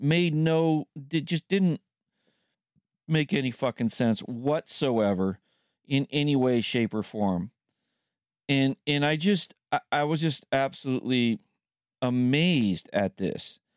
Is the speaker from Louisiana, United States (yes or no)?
no; California, United States; That is Alex Padilla, my home state of California.